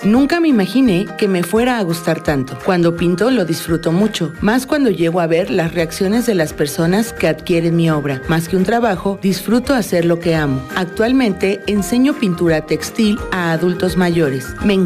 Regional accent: Puente de Ixtla, Morelos, Mexico; born there; now in Cuernavaca, Mexico; Nací en Puente de Ixtla, Morelos. Sin embargo, actualmente vivo en Cuernavaca.

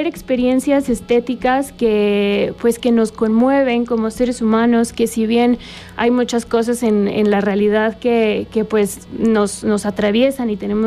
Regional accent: Mexico; Pues yo soy mexicana, les platico también que yo estudié

